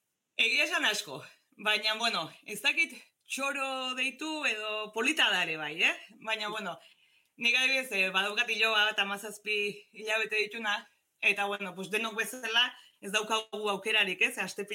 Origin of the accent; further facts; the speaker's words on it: Lasarte-Oria, Basque Country, Spain; gure herriko Lasarte horiako txoko bat